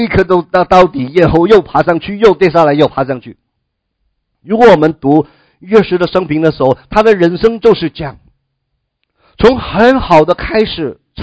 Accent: China; 我们都会说我们中国人也有这样的智慧，对不对？

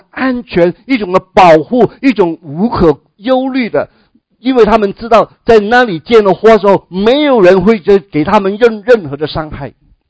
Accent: Hong Kong; 我是香港来的

